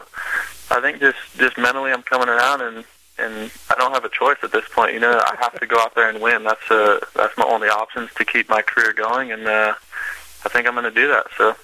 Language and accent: English; Iowa, United States; Yeah, there's a lot of fast motocrossers that actually come from my town.